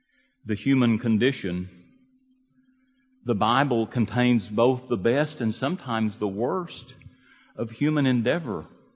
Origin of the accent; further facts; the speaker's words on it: Lubbock, Texas, United States; I was raised in Lubbock, Texas in the 50s.